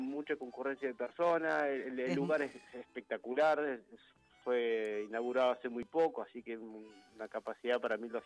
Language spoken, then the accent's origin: Spanish; Córdoba, Argentina; now in Neuquén, Argentina; Y ya soy patagónico. En realidad yo soy de Córdoba.